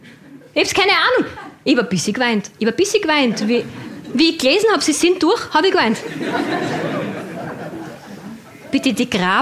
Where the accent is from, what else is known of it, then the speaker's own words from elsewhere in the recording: Graz, Styria, Austria; Du musst dich nämlich als Grazerin, als Kabarettistin für die Sichtbarkeit in Wien auch ziemlich bemühen.